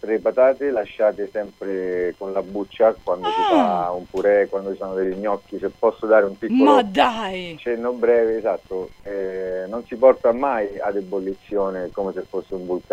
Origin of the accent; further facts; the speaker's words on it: Rome, Lazio, Italy; Da romano naturalmente prediligo dei nostri guanciali laziali